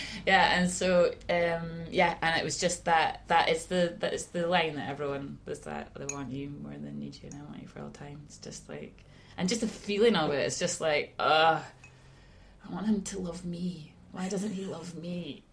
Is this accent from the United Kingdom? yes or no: yes; Aberdeen, Scotland, United Kingdom; now in Glasgow, United Kingdom; in Aberdeen, I have a truly cute relationship with growing up in Aberdeen, and music in Aberdeen, I think, is hard going.